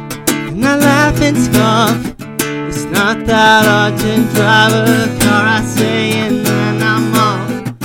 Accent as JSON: {"language": "English", "town": "Chicago", "region": "Illinois", "country": "United States", "said": "I'm from Chicago, as mentioned."}